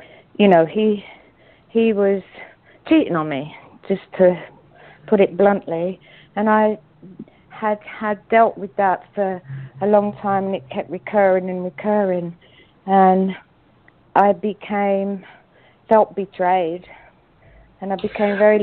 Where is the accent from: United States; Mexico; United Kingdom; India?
United Kingdom; England; moved away as an adult; We came from England to Los Angeles together, and we were staying in the real glamorous part of LA at the time for us.